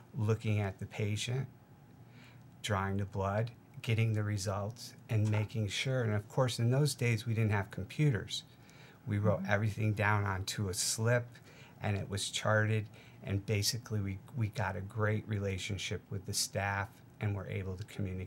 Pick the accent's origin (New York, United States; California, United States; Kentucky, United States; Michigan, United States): New York, United States; Saranac Lake; Went back to my hometown of Saranac Lake